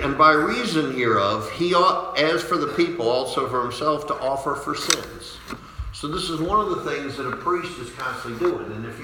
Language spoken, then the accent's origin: English; Machias, Maine, United States; You know, we grew up in Machias. Five children.